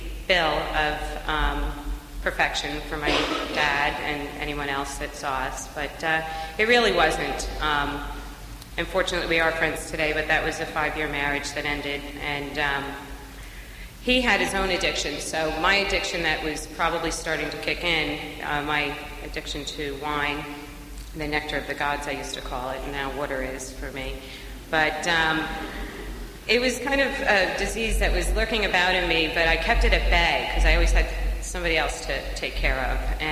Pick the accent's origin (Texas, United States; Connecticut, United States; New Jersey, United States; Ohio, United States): New Jersey, United States; Cranford; I grew up in Cranford, New Jersey.